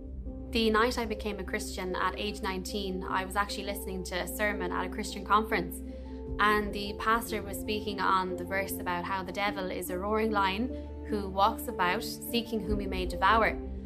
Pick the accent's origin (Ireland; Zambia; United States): Ireland; Limerick, Munster; I'm from Limerick. I'm 23 years old.